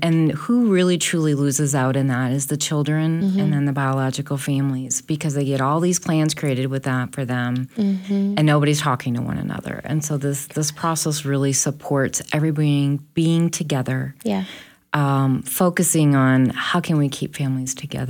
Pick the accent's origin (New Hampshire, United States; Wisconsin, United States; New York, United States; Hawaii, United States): Wisconsin, United States; moved away as an adult; also born or lived in Canada; now in Tupelo, United States; So I'm actually Canadian by birth, but lived as a northerner in Wisconsin